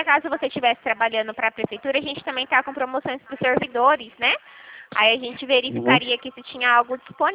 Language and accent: Portuguese; Dracena, São Paulo, Brazil; Sou daqui de Dracena